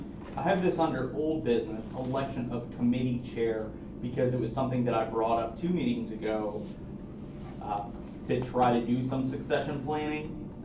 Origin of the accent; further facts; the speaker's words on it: Maryland, United States; grew up in the rural portion of Maryland.